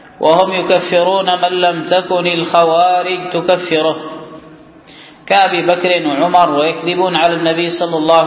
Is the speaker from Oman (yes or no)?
no; Yemen; لا سيما عندنا في اليمن، كم من عهود ومواثيق تحصل مع الرافضة